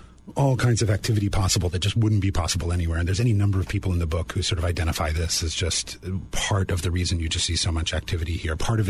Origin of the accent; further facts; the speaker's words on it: East Coast, United States; My family roots are in California, but I was raised on the East Coast before coming here.